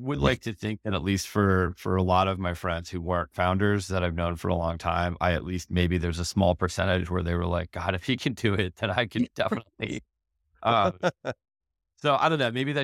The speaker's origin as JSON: {"language": "English", "region": "East Coast", "country": "United States", "tie": "born or raised there", "lives_now": "San Francisco, United States", "said": "But I grew up on the East Coast, so you're not going to convert me back, unfortunately."}